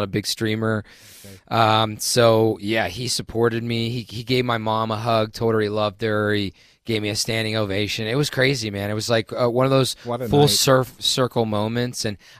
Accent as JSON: {"language": "English", "region": "Ohio", "country": "United States", "tie": "born there", "said": "I was born in Ohio."}